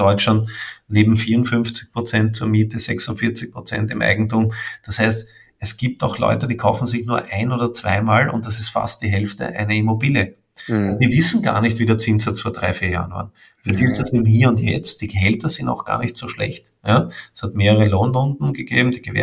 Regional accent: Austria; Bei uns in Österreich

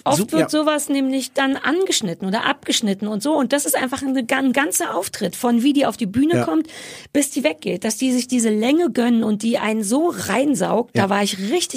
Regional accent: Berlin, Germany; Ich bin am Alexanderplatz groß geworden

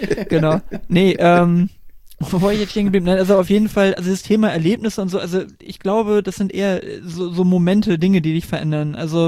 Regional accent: Cuxhaven, Lower Saxony, Germany; also born or lived in Belgium; dann habe ich wieder Abi gemacht, da wo ich geboren bin, also wo ich die ersten 6 Jahre war in Cuxhaven, bin dann nach Hamburg zum Studieren, bin dann nach Oldenburg gezogen, habe da knappe 3 Jahre in der Wohnung gewohnt

